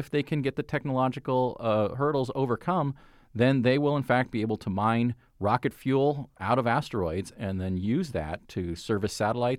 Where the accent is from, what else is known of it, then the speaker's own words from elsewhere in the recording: Phoenix, Arizona, United States; I came back to my hometown clubhouse here in Phoenix